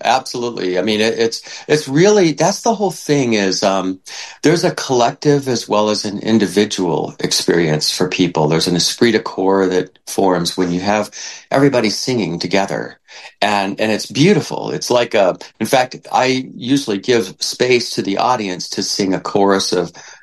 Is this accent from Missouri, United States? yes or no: yes; St. Louis, Missouri, United States; I'm a Midwest guy. I grew up in St. Louis, Missouri, and I used to go to Chicago.